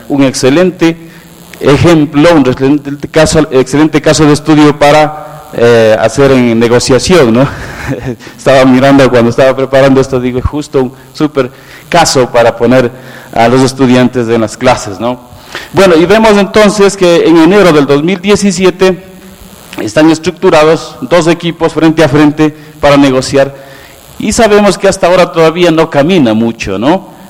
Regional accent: Ecuador; now in United Kingdom; yo, como decía siendo ecuatoriano británico

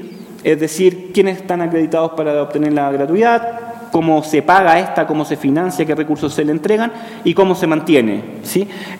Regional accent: Chile; Yo vengo de Chile, no tengo idea de lo que significa con orientación pública.

